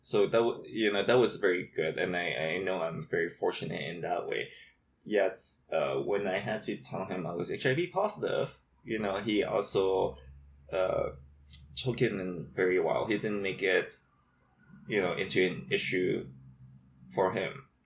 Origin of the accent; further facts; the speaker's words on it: Hong Kong; born there; I was born in Hong Kong. I identify myself as a queer, POS, Asian immigrant settler.